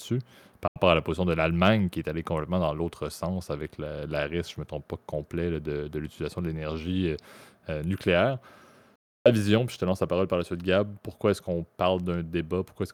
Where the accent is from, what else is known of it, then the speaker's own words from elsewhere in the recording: Canada; je parle en tant que Canadien qui utilise de l'eau pour permettre d'avoir du courant